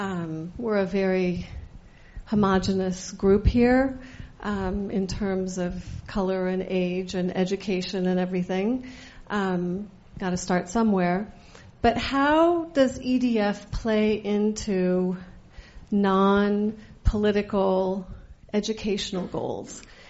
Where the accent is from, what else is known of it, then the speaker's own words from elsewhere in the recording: Indiana, United States; now in Boston, United States; I live in Boston, but I was born in Indiana.